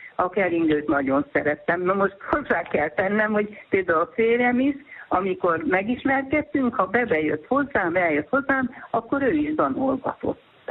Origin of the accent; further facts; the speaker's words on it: Transylvania, Romania; Mi Erdélyből származunk